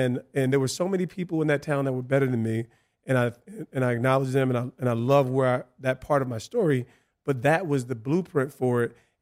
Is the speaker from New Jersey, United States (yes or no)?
yes; East Orange, New Jersey, United States; I came from East Orange, and a lot more gritty, a lot more, urban.